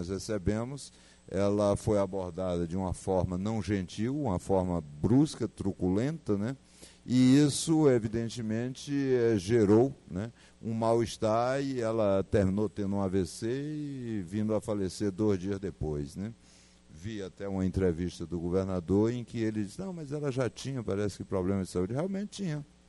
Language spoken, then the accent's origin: Portuguese; Piauí, Brazil; o governador da minha terra, o governador do Piauí